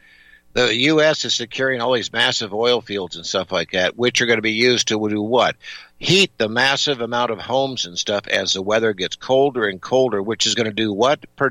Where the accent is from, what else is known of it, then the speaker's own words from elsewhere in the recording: Las Vegas, Nevada, United States; I remember growing up in Las Vegas. I remember it, I think, maybe froze one or two times down there.